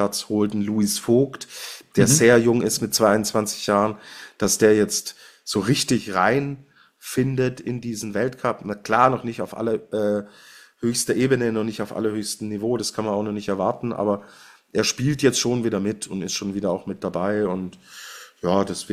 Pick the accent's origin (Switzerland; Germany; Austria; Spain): Switzerland; als Schweizer Skifan freue ich mich natürlich